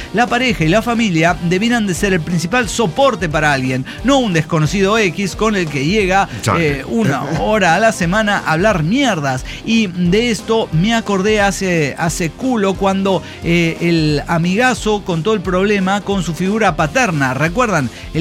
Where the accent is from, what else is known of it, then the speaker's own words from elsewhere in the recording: Guatemala; Y nosotros le decíamos, somos guatemaltecos de Guatemala.